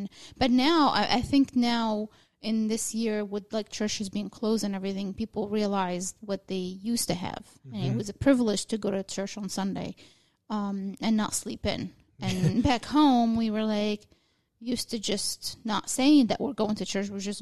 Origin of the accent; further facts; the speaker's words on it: Egypt; now in United States; because I came from Egypt